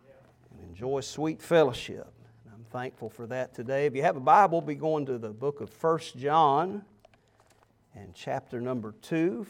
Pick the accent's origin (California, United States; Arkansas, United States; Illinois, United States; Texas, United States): Arkansas, United States; Little Rock; me and my wife, we both grew up in Arkansas. I grew up in Little Rock